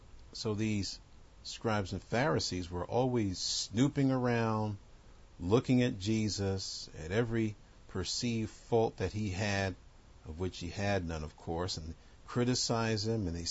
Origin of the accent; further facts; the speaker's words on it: New York, United States; Now, I grew up in New York, so I, you know, figured I'd seen pretty much everything that New York had to offer.